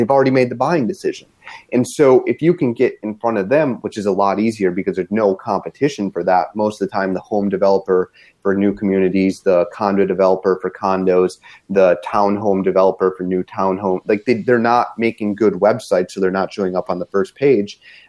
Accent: Green Bay, Wisconsin, United States; I grew up in Green Bay

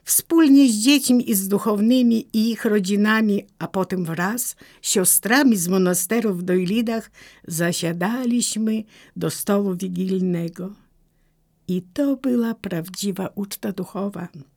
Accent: Podlaskie Voivodeship, Poland; urodziłam się w prawosławnej rodzinie na skraju Puszczy Białowieskiej, gdzie omal wszyscy byli wyznania prawosławnego.

